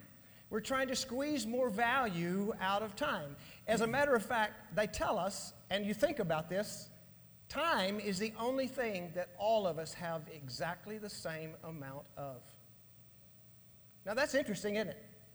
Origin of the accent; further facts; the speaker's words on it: Texas, United States; Invariably, in August, it'll say it's 125 degrees when I know, as a Texan, it's not 1 degree over 120.